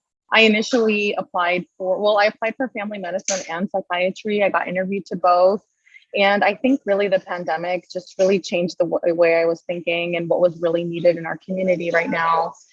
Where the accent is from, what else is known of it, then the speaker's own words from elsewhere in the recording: Los Angeles, California, United States; I was born and raised in Los Angeles, so this is like my home.